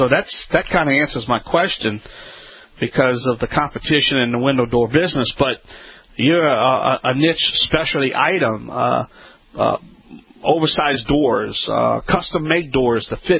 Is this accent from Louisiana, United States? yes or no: yes; Louisiana, United States; That's right. … I'm the originator, not the duplicator.